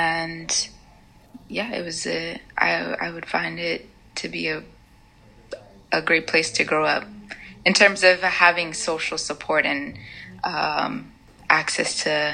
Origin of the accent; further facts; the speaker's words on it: San Diego, California, United States; So I lived mostly in the southeastern region of San Diego my whole life. I grew up in a neighborhood called, well, actually the apartments complex is Bayview Heigh